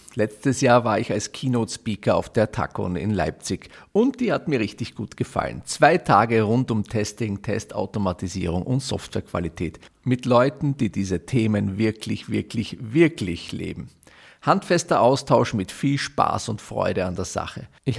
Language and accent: German; Vienna, Austria; Ihr sitzt ja quasi in meiner Heimat in Wien gerade. Also ich winke da in die ferne Heimat.